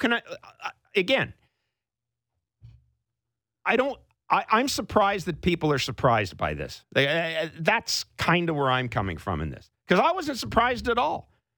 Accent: Winnipeg, Manitoba, Canada; I grew up in Winnipeg, so I know what winter's like.

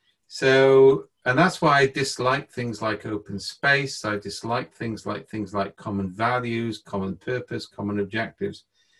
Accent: Wales, United Kingdom; But if the English come, we're all Welsh.

